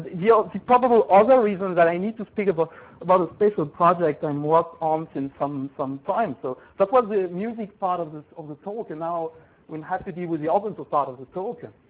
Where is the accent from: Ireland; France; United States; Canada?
France; English is a second language; because I'm coming from France and speaking very, very nice accent, français.